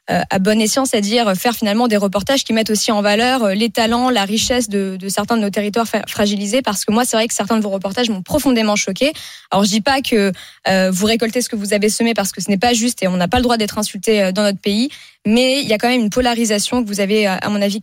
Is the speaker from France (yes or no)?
yes; Sarcelles, Île-de-France, France; Moi, j'ai grandi à Sarcelles